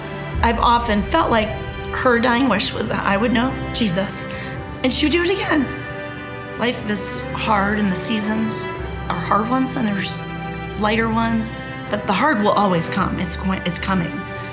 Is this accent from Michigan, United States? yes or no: yes; Michigan, United States; I was growing up in Michigan with a single mom.